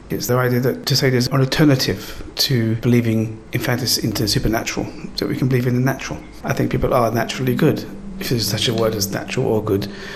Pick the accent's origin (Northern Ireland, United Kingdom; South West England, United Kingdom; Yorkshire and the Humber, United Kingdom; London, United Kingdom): London, United Kingdom; I'm from the East End. I don't think of myself as a Londoner in a way.